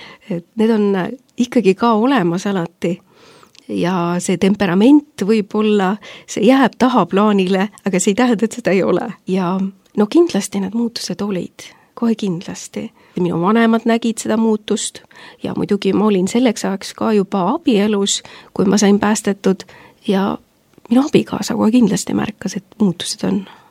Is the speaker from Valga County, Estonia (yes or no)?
no; Kärla, Saare County, Estonia; Olen pärit Saaremaalt ja kunagi oli Kärla kandis, oli Luteri kirik, oli keset küla.